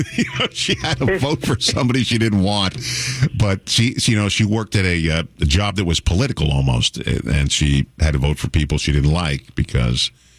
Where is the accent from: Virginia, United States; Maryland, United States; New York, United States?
New York, United States; When I grew up, there was an elementary school called Fairfield Elementary School, where I grew up in New York.